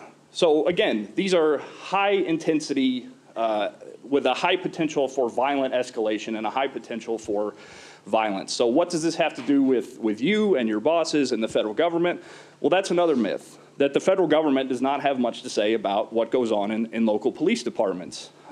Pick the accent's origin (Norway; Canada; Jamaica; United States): United States; Oklahoma; Retired Senator Tom Coburn from my home state of Oklahoma put out a report in 2012